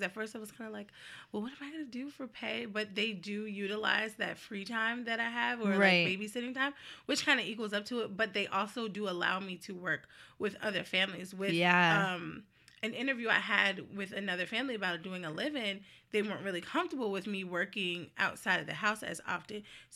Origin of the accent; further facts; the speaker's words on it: New Jersey, United States; because they know I am from New Jersey, so they're like, if you need to go home, just let us know.